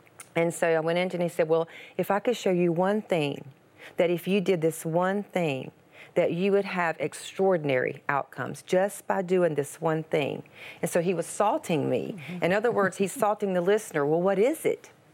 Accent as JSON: {"language": "English", "region": "Georgia", "country": "United States", "tie": "born or raised there", "said": "I was raised in Georgia. I was raised on a farm. We worked hard."}